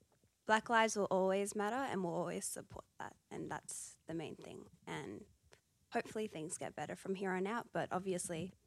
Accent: Canberra, Australian Capital Territory, Australia; I'm from Canberra.

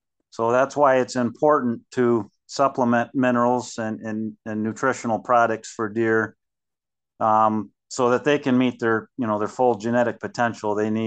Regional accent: Michigan, United States; Oh, yeah.

